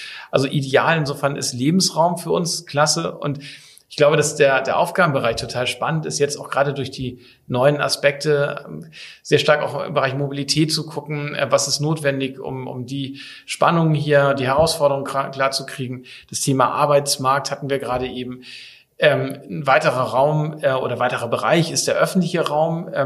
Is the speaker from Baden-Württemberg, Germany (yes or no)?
no; Kiel, Schleswig-Holstein, Germany; born there; Und ansonsten bin ich Kind der Ostsee, gebürtiger Kieler